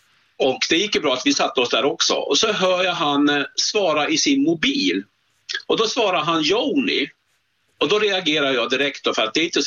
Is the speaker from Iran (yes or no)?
no; Finland; now in Sweden; Inte i Sverige i alla fall. Hemma i Finland så är det väl lite vanligare kanske.